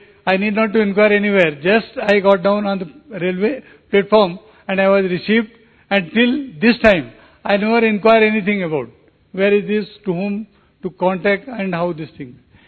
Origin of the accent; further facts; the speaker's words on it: Pune, Maharashtra, India; from Pune.